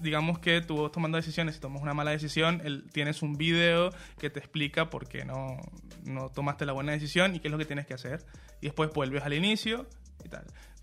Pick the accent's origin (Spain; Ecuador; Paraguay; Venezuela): Venezuela; Yo soy de Venezuela